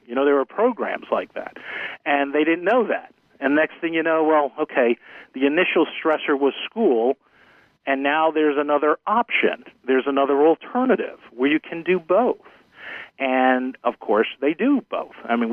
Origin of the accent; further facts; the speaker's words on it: Stony Brook, New York, United States; My three brothers, Frank, John, and Daniel, and I were raised in Stony Brook, Long Island.